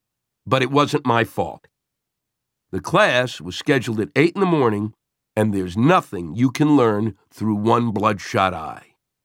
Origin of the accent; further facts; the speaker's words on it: New York City, New York, United States; And in my hometown of New York City, services like after-school programming.